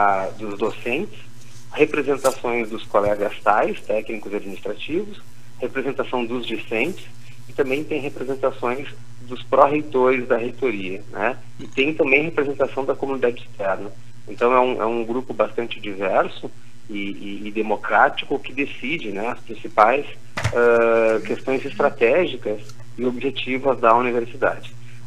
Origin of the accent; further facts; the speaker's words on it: Uruguaiana, Rio Grande do Sul, Brazil; eu sou nascido e criado em Uruguaiana, né? Tive a oportunidade de estudar lá, me formar, depois sair para fazer mestrado, doutorado.